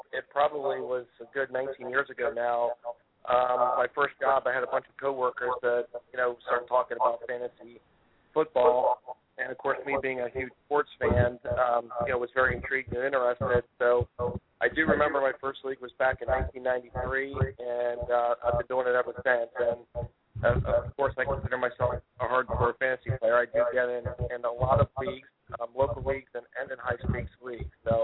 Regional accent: Hershey, Pennsylvania, United States; Oh, well, Scott, I'm from Hershey, Pennsylvania, and I'm an IT consultant.

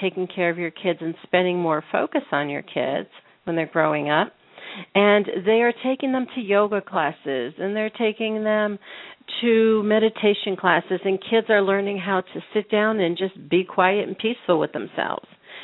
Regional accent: the South, United States; I always say I'm from the South

